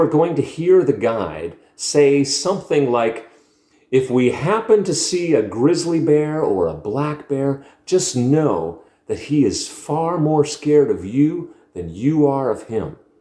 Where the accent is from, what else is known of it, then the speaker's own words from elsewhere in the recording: Stony Plain, Alberta, Canada; was really close to my hometown in Stony Plain.